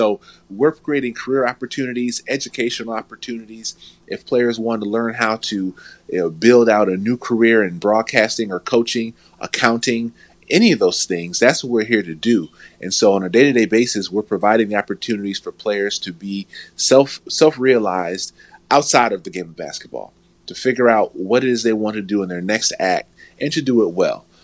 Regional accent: Chicago, Illinois, United States; I mean, for me personally as a fan, you know, growing up in Chicago, watching that, that was great.

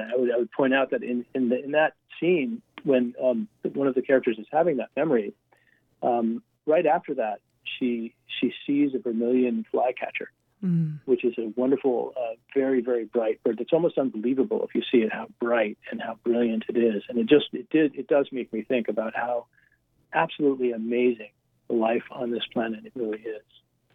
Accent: Colorado, United States; now in Vermont, United States; I live, I'm from Colorado, but I actually live in Vermont now, which is similar to Colorado

